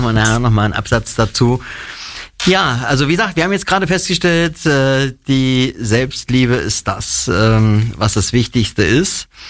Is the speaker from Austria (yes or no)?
no; East Germany, Germany; Und wir kommen ja nur aus der DDR, da war ja eine Mauer drumherum.